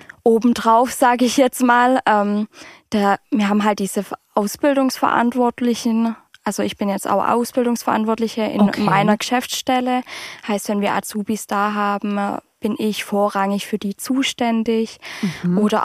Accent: Fichtenberg, Baden-Württemberg, Germany; now in Mainhardt, Germany; Ich komme ursprünglich aus Fichtenberg, wohne aber mittlerweile in Meinhard.

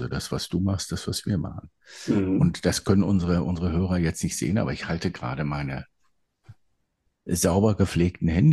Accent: Dortmund, North Rhine-Westphalia, Germany; also born or lived in Hagen; Also ich komme aber aus Hagen, bin aber schwerpunktmäßig früher in Dortmund auch groß geworden, also dann doch irgendwie Pott.

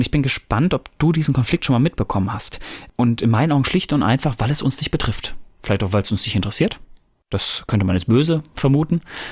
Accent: North Rhine-Westphalia, Germany; Ich komme ja ursprünglich aus dem Pott

